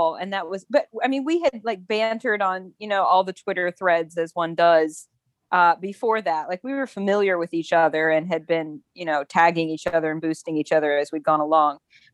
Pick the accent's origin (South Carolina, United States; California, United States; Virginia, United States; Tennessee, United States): Tennessee, United States; Nashville; all three contemporary romances set in my hometown of Nashville.